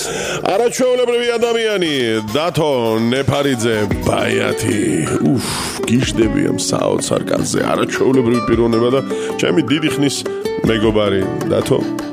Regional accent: Rustavi, Kvemo Kartli, Georgia; moved away; მე კი სადღაც ერთი 13 წელიწადია უკვე რუსთავიდან გადმოვედი. არა, 11 წელიწადია გადმოვედი, მაგრამ როცა არ უნდა მკითხონ, ყველამ იცის, რომ მე რუსთაველი ვარ

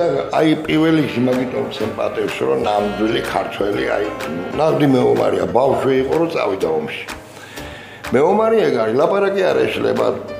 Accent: Manglisi, Kvemo Kartli, Georgia; წარმოშობით მანგლისელი ვარ. აჰა. ნუ ჩემი გვარი ტყემლოვანიდან არის, მაგრამ მანგლისში ბები ამყავდა და მამიდა.

